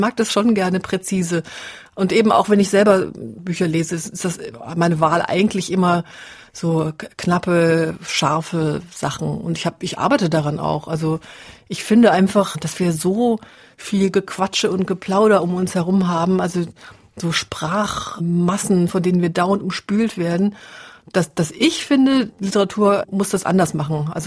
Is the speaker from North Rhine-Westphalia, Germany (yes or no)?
yes; Cologne, North Rhine-Westphalia, Germany; now in Freiburg, Germany; Inzwischen würde ich, glaube ich, das Wort Heimat reservieren für den Kindheitsort. Also das ist in meinem Fall ein hässlicher Kölner Vorort